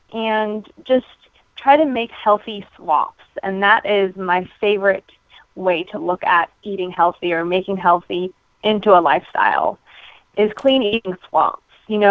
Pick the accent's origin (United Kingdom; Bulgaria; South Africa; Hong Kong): South Africa; moved away as an adult; now in United States; I was born and raised in South Africa. I actually only became a U.S. resident a year ago, but I have been living here in the States for about 16 years now